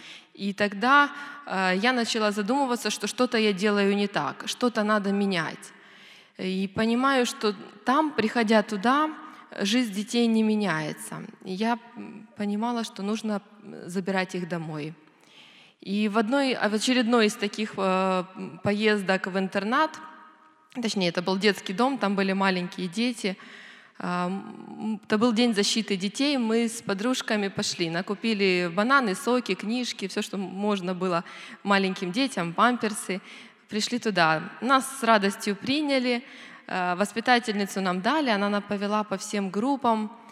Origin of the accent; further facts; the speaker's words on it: Poltava Oblast, Ukraine; я из Полтавской области, живу сейчас возле города Кременчуг.